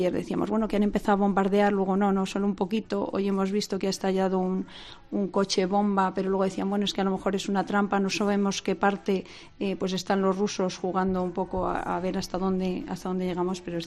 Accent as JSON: {"language": "Spanish", "town": "Guadalajara", "region": "Castilla-La Mancha", "country": "Spain", "said": "eso para irme yo a Guadalajara, a mi pueblo, el fin de semana"}